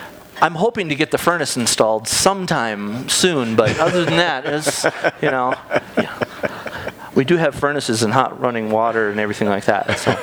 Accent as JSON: {"language": "English", "region": "Minnesota", "country": "United States", "said": "Now, I'm from Minnesota, so I'm used to this."}